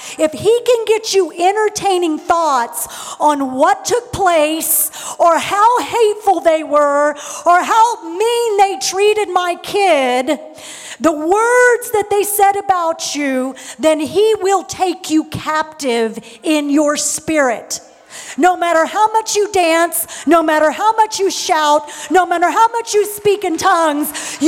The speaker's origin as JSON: {"language": "English", "region": "Oklahoma", "country": "United States", "tie": "born or raised there", "said": "I'll admit, I was raised in Oklahoma, and everyone just says, well, bless their heart."}